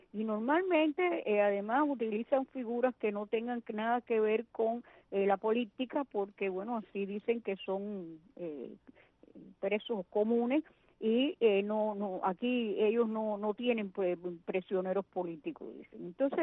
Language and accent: Spanish; Cuba; somos cubanos que queremos expresar lo mejor para nuestro país